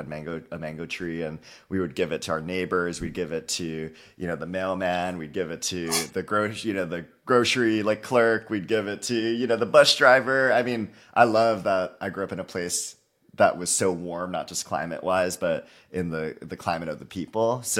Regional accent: Aiea, Hawaii, United States; So I'm born and raised in Hawaii, small community of Aiea in the island of Oahu. Public school kid, you know, my whole life.

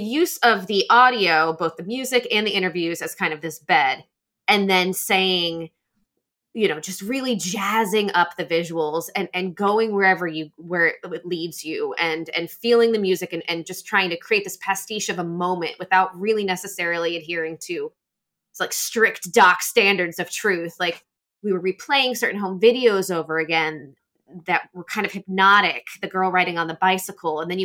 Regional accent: New York City, New York, United States; So yeah, the New York aspects of it as a New Yorker, was pretty cool to see.

